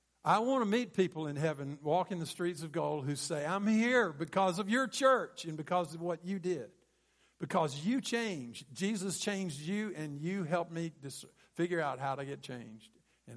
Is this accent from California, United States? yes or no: no; Mississippi, United States; I grew up in Mississippi in the 50s and the 60s.